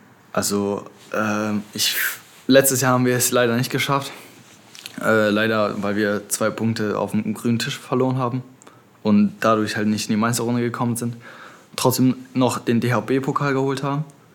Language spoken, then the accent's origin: German; Kwidzyn, Pomeranian Voivodeship, Poland; Ich komme aus Kwidzyn.